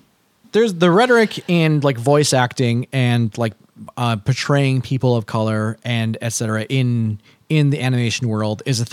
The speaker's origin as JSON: {"language": "English", "country": "United States", "tie": "born there", "said": "I was born in America, which is this great melting pot."}